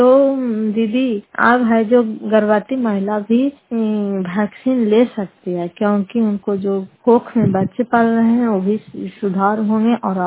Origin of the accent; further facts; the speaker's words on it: Fatehpur, Bihar, India; घर फतेहपुर, पंचायत मकरौता, जिला नालंदा, करार ससुरा प्रखंड की निवासी हूँ।